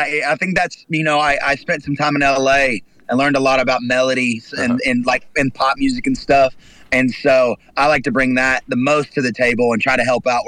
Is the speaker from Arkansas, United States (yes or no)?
no; Oklahoma, United States; So sadly, it's Dallas Cowboys because I grew up in Oklahoma.